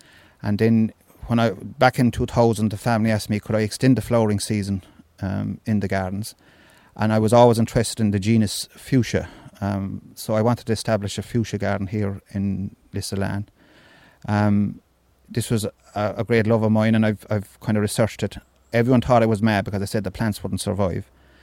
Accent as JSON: {"language": "English", "region": "Munster", "country": "Ireland", "said": "because I'm originally from West Cork."}